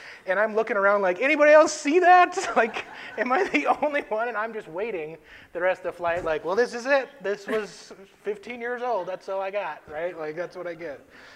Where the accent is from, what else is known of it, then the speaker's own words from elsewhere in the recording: North Dakota, United States; And I grew up in North Dakota, and I was flying to Montana.